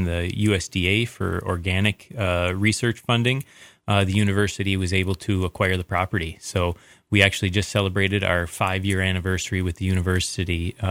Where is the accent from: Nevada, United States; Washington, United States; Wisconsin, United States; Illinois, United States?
Wisconsin, United States; moved away as an adult; we came from the Midwest. I'm originally from Wisconsin, and my wife is from Minnesota